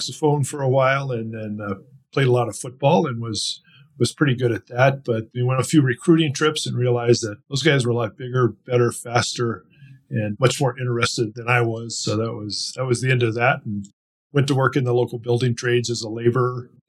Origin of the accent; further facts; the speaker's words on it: Flagstaff, Arizona, United States; She's still in the house that I grew up in over in Coconino Estates.